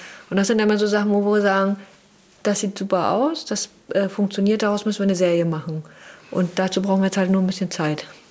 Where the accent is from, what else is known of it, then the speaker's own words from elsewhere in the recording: Wismar, Mecklenburg-Vorpommern, Germany; Ja, wir lieben Wismar, wir kommen aus Wismar